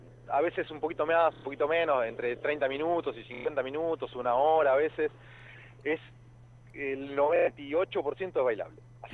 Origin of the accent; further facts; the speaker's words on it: Luján, Buenos Aires Province, Argentina; nosotros somos de Luján, soy de Luján, yo seré siempre de Luján, es una ciudad que quiero muchísimo realmente.